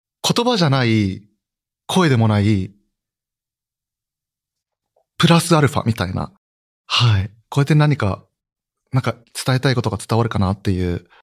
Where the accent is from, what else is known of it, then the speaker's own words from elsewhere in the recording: Aichi, Japan; also born or lived in Gifu; 愛知県、生まれは岐阜なんですけど、まあ生まれの時は覚えてない。もうすぐ愛知に引っ越して、で、育ちは愛知っていう感じです。